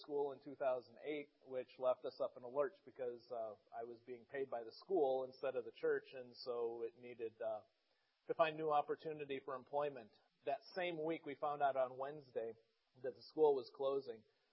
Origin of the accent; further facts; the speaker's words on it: Chicago, Illinois, United States; But I grew up in Chicago. My parents were Christian school teachers.